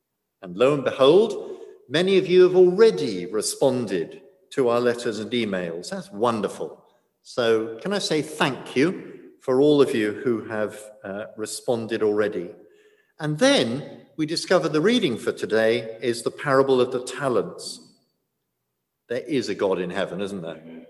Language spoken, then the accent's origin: English; London, United Kingdom; Well, I grew up in London. My father was a successful city businessman.